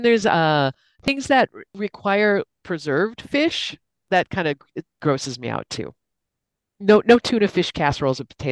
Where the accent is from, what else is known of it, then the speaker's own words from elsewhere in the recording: Milwaukee, Wisconsin, United States; I live in Milwaukee. I'm from Milwaukee.